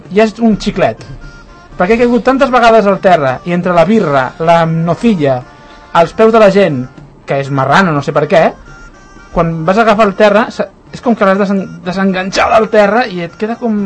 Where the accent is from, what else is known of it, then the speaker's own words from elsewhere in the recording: Sant Cugat del Vallès, Catalonia, Spain; jo ja sabeu que sóc de Sant Cugat, però és com si no hagués viscut a Sant Cugat.